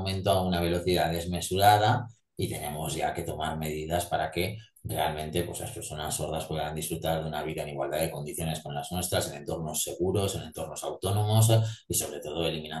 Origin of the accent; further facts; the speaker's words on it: Valencia, Valencian Community, Spain; nosotros somos de Valencia, ¿no?